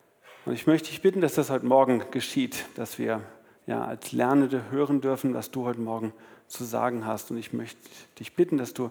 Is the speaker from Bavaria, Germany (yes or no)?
no; Lower Saxony, Germany; born there; Ich komme ja gebürtig aus Ostfriesland, dann bin ich nach Bremen gegangen, habe dort meinen Zivildienst in der Kirchengemeinde gemacht, auch mit Schwerpunkt Jugend. Und bin dann von dort aus nach Lübeck gezogen